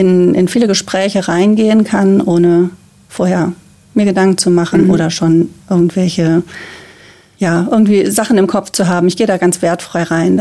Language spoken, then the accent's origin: German; Wuppertal, North Rhine-Westphalia, Germany; Also ich bin 48 Jahre alt und wohne in Wuppertal und bin hier geboren und war kurzzeitig mal in der Nähe vom Ruhrgebiet, aber bin wieder zurückgekommen und liebe die Stadt.